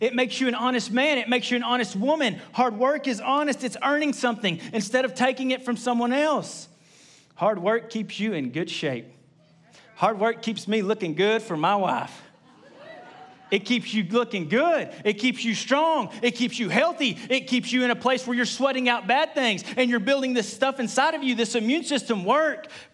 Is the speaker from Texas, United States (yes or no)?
yes; Gainesville, Texas, United States; I mean, I was raised in Gainesville.